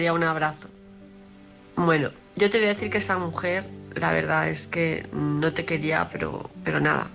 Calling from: Palma de Mallorca, Balearic Islands, Spain; Soy Hola. … de Palma de Mallorca.

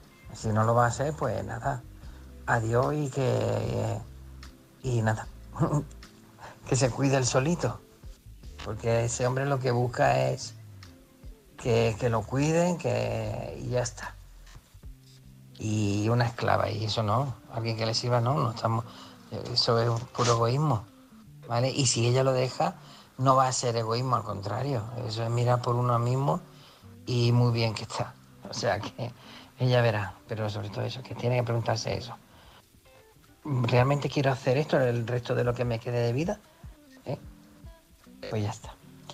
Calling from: Málaga, Andalusia, Spain; de Málaga.

